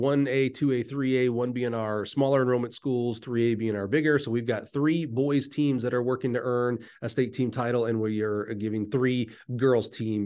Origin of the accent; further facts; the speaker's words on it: Alabama, United States; I'm from Alabama, so the math is a little slower than you there in Kentucky.